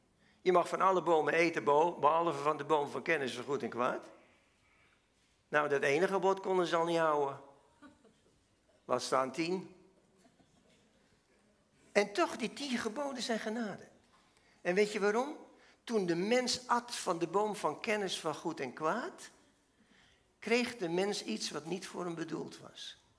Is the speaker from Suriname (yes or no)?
no; Diemen, North Holland, Netherlands; born there; Ik ben geboren in Diemen bij Amsterdam, vlakbij de gereformeerde kerk.